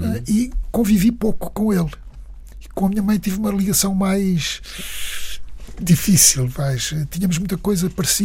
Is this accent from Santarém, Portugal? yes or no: yes; Entroncamento, Santarém, Portugal; born there; numa terra chamada Entroncamento, que foi onde eu nasci.